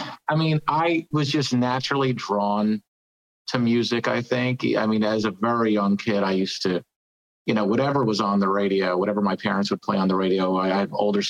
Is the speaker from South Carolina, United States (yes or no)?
no; New Jersey, United States; I'm from New Jersey originally.